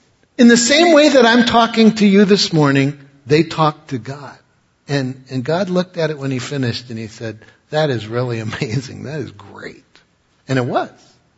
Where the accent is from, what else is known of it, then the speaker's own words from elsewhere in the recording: New York, United States; As I said, I'm from New York. So this whole thing that happened in the Hudson River with the plane going down, that was in my backyard